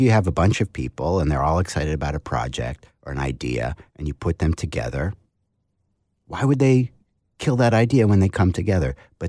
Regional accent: New England, United States; that's a rhetorical question because I come from New England

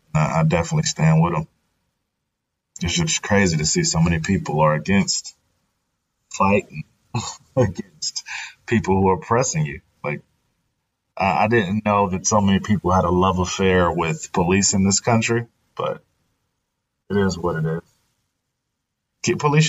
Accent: Cincinnati, Ohio, United States; I'm from Cincinnati, Ohio.

